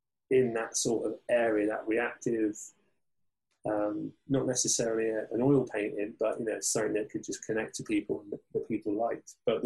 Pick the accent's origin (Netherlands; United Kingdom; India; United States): United Kingdom; England; because we're English and we all lived, well, I did, lived through year in 96.